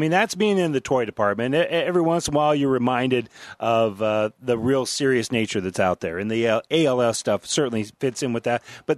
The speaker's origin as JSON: {"language": "English", "town": "Indianola", "region": "Nebraska", "country": "United States", "tie": "born or raised there", "said": "we'd go back to the Lawrence and Blue Hill area from where I grew up in Indianola, and we would visit the family"}